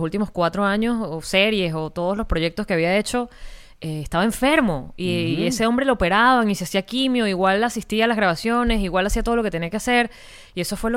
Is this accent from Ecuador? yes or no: no; Venezuela; qué mejor representación de que somos venezolanos que esto.